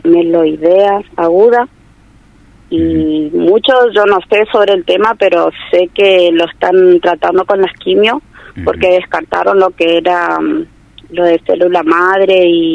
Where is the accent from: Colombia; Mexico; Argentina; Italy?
Argentina; Margarita Belén, Chaco; Sí, somos de acá, de Margarita Belén.